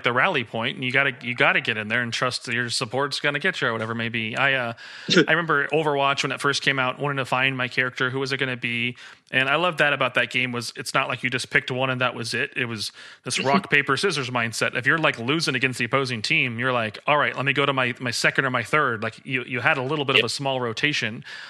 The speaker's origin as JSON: {"language": "English", "region": "Arizona", "country": "United States", "tie": "born or raised there", "also_born_or_lived": "California", "said": "yeah, I grew up in a real small town out here in the middle of nowhere, Arizona. I was born in California, moved out here. Moved back to California. I've gone back and forth like four times in my life."}